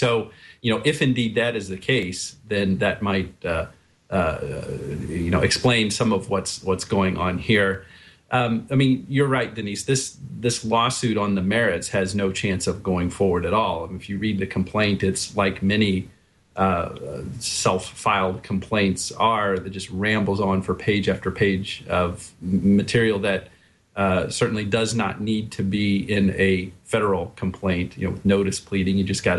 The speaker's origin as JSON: {"language": "English", "town": "Bedford", "region": "Indiana", "country": "United States", "tie": "born or raised there", "said": "I was actually in my hometown of Bedford, Indiana."}